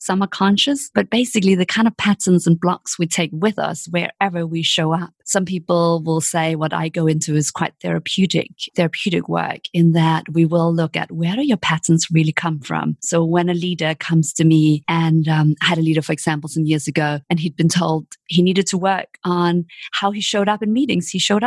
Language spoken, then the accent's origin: English; Denmark; moved away; No one, when I was growing up in Denmark, told me I could be a coach.